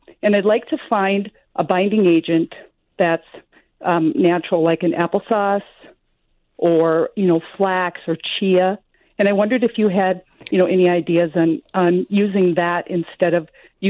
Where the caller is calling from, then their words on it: Bemidji, Minnesota, United States; from Bemidji, Minnesota area.